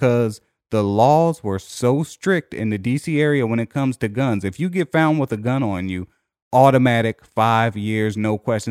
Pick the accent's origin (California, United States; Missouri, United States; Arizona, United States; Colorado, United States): Missouri, United States; I'm from Missouri.